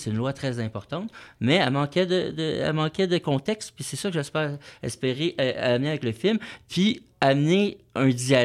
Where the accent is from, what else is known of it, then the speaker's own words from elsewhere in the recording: Montreal, Quebec, Canada; J'aime Montréal, je viens de Montréal.